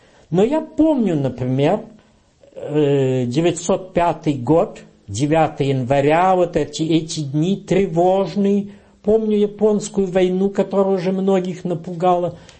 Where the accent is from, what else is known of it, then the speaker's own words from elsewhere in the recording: Moscow, Russia; Мое раннее детство до 9 лет прошло в Москве.